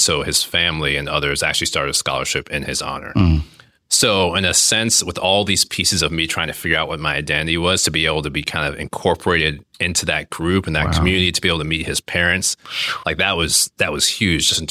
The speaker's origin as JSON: {"language": "English", "town": "Atlanta", "region": "Georgia", "country": "United States", "tie": "born or raised there"}